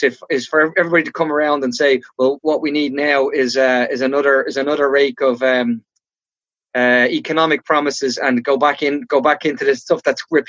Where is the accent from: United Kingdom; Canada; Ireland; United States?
Ireland; where as an Irish citizen